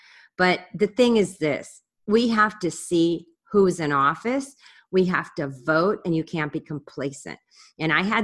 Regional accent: United States; You know, I remember when I used to go to Europe when I was a teenager, and, you know, you'd go there and you'd feel such pride because you were an American.

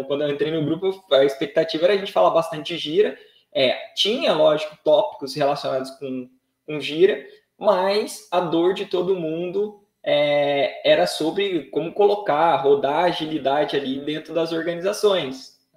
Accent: Pindamonhangaba, São Paulo, Brazil; eu sou de Pindamonhangaba.

